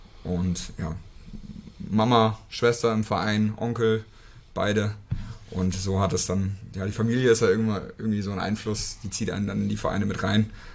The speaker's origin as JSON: {"language": "German", "town": "Hünfeld", "region": "Hesse", "country": "Germany", "tie": "born or raised there", "said": "Ich bin in Hünfeld geboren, auch nicht in Fulda."}